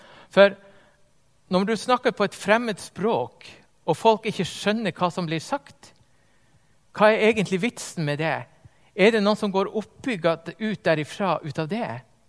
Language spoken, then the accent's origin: Norwegian; Finnsnes, Troms, Norway; en sånn nasjonalfest hjemme på Finnsnes